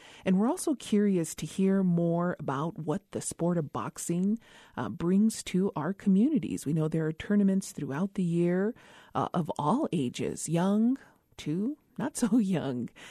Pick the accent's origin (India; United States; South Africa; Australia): United States; Isleta Pueblo, New Mexico; from Isleta Pueblo.